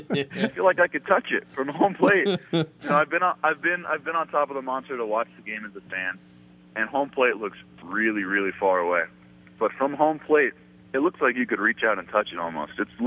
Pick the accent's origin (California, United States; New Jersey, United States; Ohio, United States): California, United States; You know, growing up in California, I loved the Dodgers.